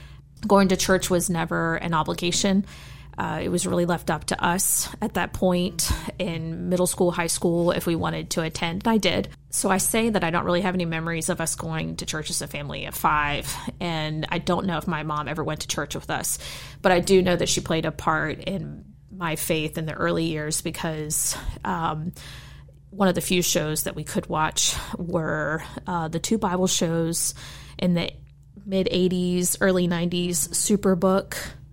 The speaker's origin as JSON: {"language": "English", "town": "Mount Crawford", "region": "Virginia", "country": "United States", "tie": "born or raised there", "said": "I mean, I grew up in Mount Crawford, but it wasn't a farm. We had a chicken coop, but no chickens, so we played in the chicken coop."}